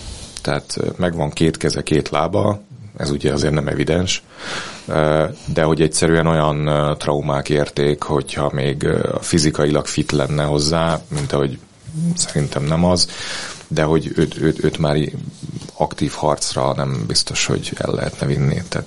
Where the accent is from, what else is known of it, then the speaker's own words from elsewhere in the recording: Hungary; Sok éves tapasztalatom, hogy magyarként elvetődök bárhová a világban